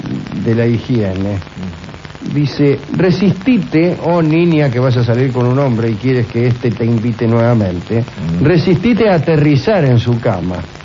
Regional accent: Argentina

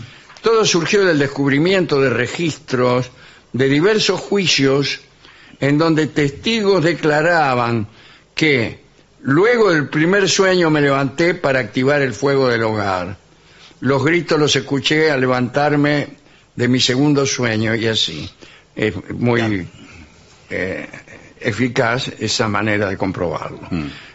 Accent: Reconquista, Santa Fe, Argentina; de Reconquista, Santa Fe.

